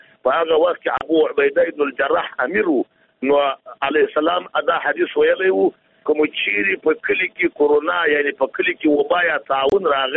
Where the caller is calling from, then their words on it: Jowzjan, Afghanistan; د جوزجان ولایت سره مسافر په تماس کې